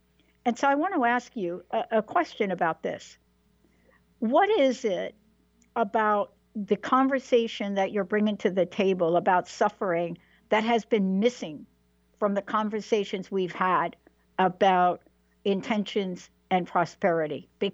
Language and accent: English; Bronx, New York, United States; I'm a girl from the Bronx.